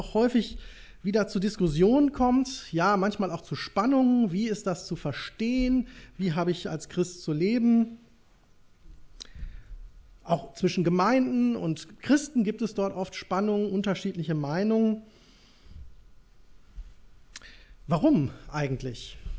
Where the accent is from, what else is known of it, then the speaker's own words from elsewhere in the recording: Gelsenkirchen, North Rhine-Westphalia, Germany; ich komme aus Gelsenkirchen, aus der Blumendelle dort.